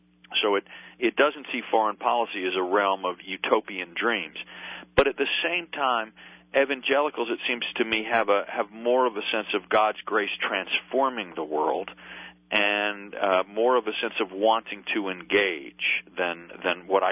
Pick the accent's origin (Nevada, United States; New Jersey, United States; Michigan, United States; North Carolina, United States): North Carolina, United States; I grew up in North and South Carolina